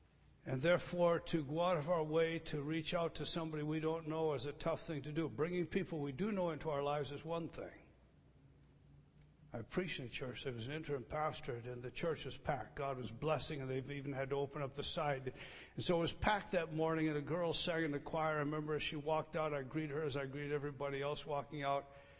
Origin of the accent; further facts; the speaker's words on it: Scotland, United Kingdom; Now, I'm Scottish.